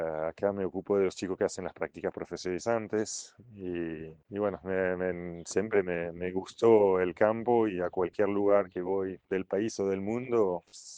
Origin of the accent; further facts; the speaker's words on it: Normandy, France; yo soy originario de Normandía, entre Roanne y El Havre, un pueblito al medio, que está pueblo sobre el río Sena.